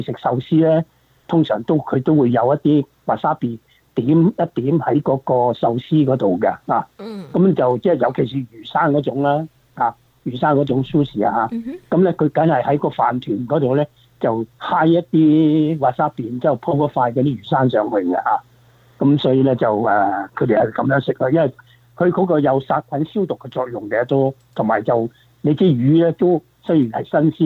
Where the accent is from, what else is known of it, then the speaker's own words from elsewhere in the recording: Guangdong, China; 我係广东人呢，我就唔食得太辣嘅嘢，少少就可以。